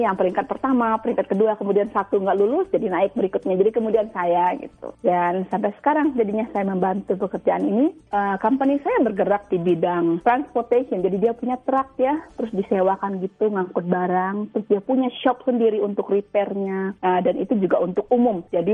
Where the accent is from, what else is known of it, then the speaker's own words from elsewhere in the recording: Indonesia; Kita orang Indonesia, kita yakin bahwa kita punya kualitas tersendiri